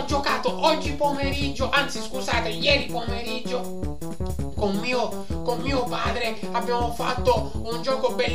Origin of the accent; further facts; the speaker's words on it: Bologna, Emilia-Romagna, Italy; io sono di Bologna, non sono proprio dalle tue parti